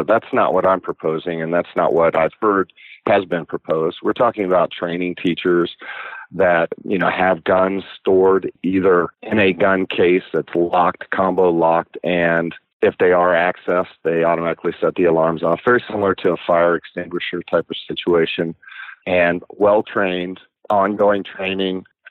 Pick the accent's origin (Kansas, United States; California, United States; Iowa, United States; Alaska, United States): Kansas, United States; I am from Kansas, but my district is relatively liberal, and they take a different tact on it.